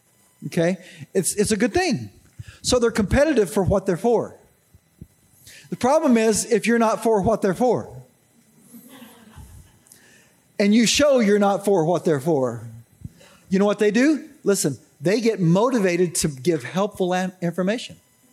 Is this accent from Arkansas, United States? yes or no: yes; Arkansas, United States; Well, I was raised in Arkansas